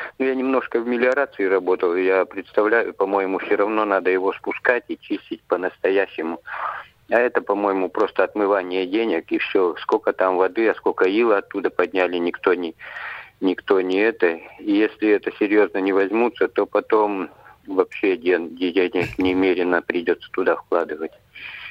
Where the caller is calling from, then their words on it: Nytva, Perm Krai, Russia; Ну, я из Нытвы.